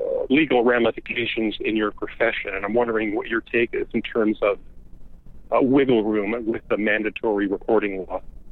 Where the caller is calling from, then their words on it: Burbank, California, United States; I'm calling from Burbank, California.